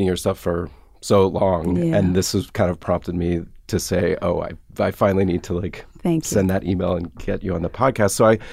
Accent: Atlanta, Georgia, United States; I'm from Atlanta. It's a huge festival.

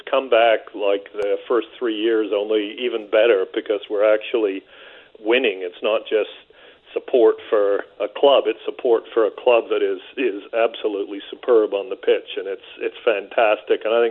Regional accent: England, United Kingdom; I grew up in England.

